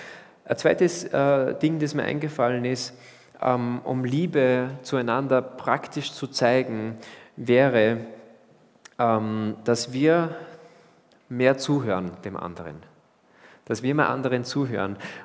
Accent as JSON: {"language": "German", "country": "Austria", "said": "weil wir haben eine Tendenz, gerade als Österreicher"}